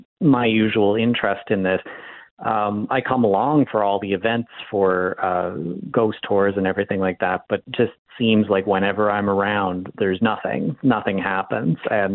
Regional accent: Point Edward, Canada; The location is just a place that growing up in West Mountain Point Edward, I've always, walked through there.

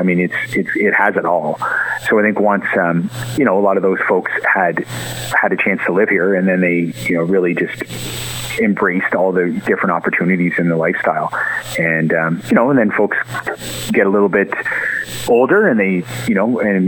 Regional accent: Inverness, Nova Scotia, Canada; So I've spent most of my early life growing up in Cape Breton. I grew up in Inverness and the Brook Village area, and then attended school as well in Mabu and Judic.

